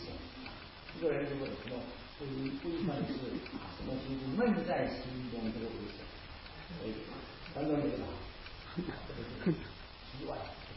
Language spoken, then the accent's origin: Chinese; Shandong, China; 我太太的这个我也是山东的